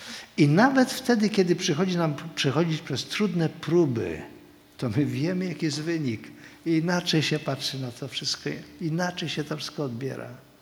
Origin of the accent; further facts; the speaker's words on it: Silesian Voivodeship, Poland; I ponieważ jestem Hanys zagorzałym kibicem piłki nożnej